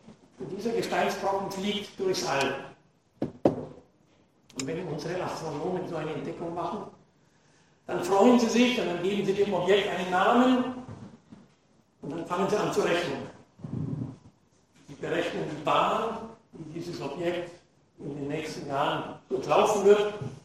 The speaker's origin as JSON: {"language": "German", "town": "Nuremberg", "region": "Bavaria", "country": "Germany", "tie": "born there", "said": "ich bin in Nürnberg geboren, habe in Darmstadt an der TH das Diplom der Meteorologie erworben, habe an der TU in Berlin promoviert"}